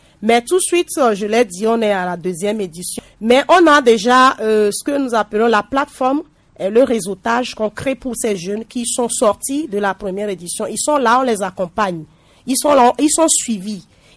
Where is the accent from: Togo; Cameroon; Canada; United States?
Togo; On a des mains d'œuvre ici, chez nous au Togo. On a des talents.